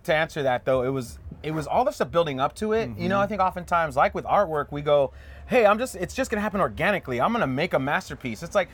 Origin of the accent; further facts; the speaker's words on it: Hawthorne, California, United States; well, yeah, I'm from Hawthorne, California. I'm in Nickelodeon.